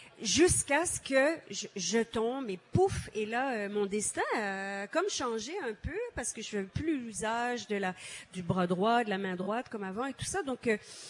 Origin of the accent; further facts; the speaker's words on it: Acadia, Canada; bon d'abord on est des Acadiens, hein.